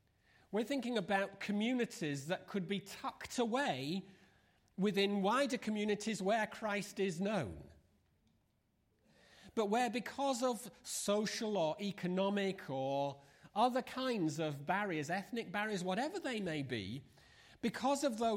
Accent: England, United Kingdom; now in New York, United States; And you can hear it in my accent when I talk.

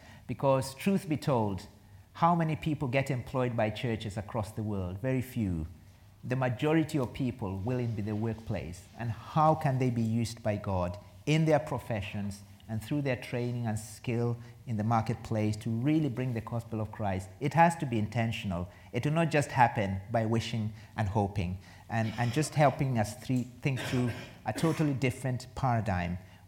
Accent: Kenya; now in Ashford, United Kingdom; I come from Kenya, married to Cecilia. We have two teenage daughters, 15 and 19. We live in Ashford in Kent

